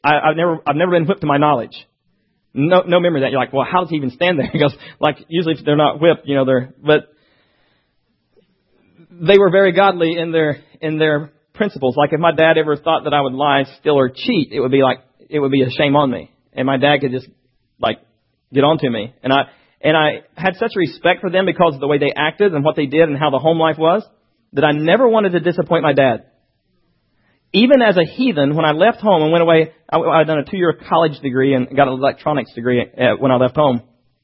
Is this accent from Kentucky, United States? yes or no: yes; Kentucky, United States; born or raised there